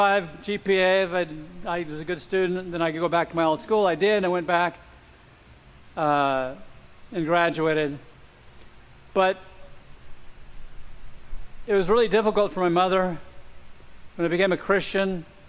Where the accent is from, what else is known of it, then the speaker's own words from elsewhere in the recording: Los Angeles, California, United States; We grew up in West LA, and from the public school to Redeemer Baptist.